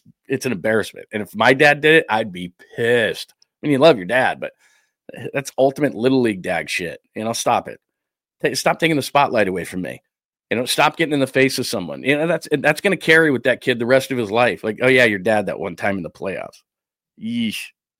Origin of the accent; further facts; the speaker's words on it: New Jersey, United States; accent: New Jersey; My New Jersey accent, it needs work.